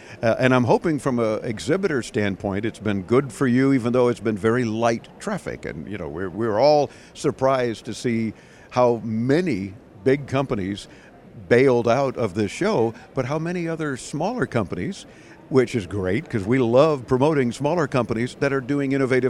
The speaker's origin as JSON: {"language": "English", "town": "Miami", "region": "Florida", "country": "United States", "said": "we come from Miami, where there's a lot of humidity"}